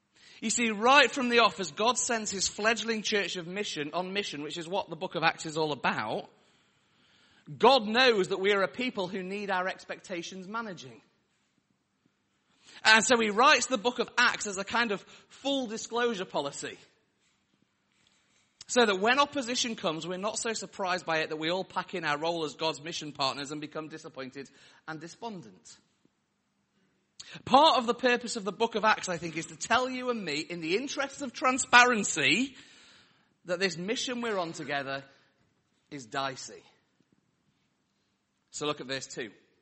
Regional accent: Sheffield, Yorkshire and the Humber, United Kingdom; I am from Sheffield, so this glorious city of Sheffield.

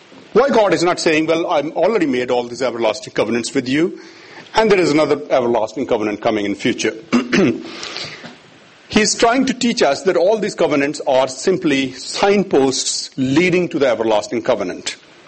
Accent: Pakistan; I was born and raised in Pakistan.

